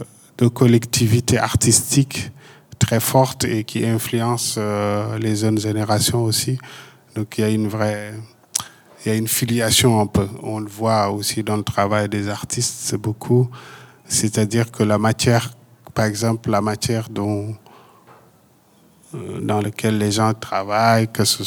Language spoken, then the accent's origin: French; Fouta, Senegal; Je pense que dans la vie au Sénégal, en tout cas moi là où j'ai grandi dans le Fouta, tu vois, les choses quotidiennement sont collectives, quoi.